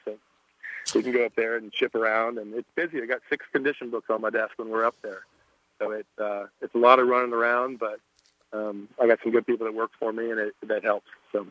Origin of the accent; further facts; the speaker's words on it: Kentucky, United States; because I'm from Kentucky, so I wanted to be there.